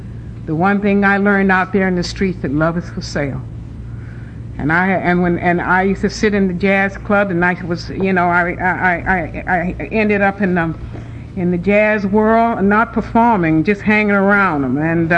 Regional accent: Atlanta, Georgia, United States; growing up in Atlanta, Georgia, in a wonderful family, my parents were loving, and there were seven of us, and I'm the youngest of the seven children.

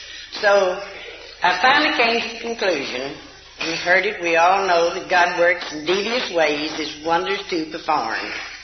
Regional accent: Texas, United States; from Texas.

